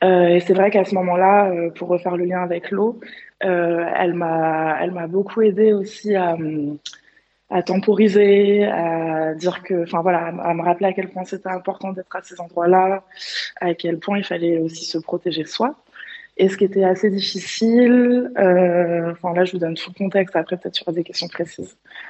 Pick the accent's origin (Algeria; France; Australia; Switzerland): France; Montreuil, Île-de-France; also born or lived in Brazil; now in Marseille, France; je suis une personne métisse franco-nigérienne. Je suis à Marseille depuis 3 ans et demi, sinon je viens de Montreuil et j'ai vécu pendant longtemps au Brésil où j'ai pu faire mes masters et aussi découvrir que j'étais une personne racisée et que c'était positif.